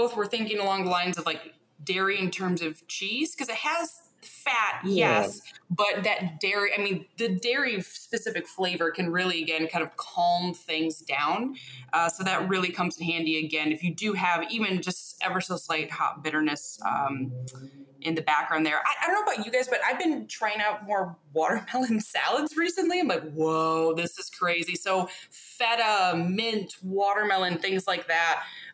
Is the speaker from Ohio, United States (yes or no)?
no; Michigan, United States; And I'm from Michigan, of course.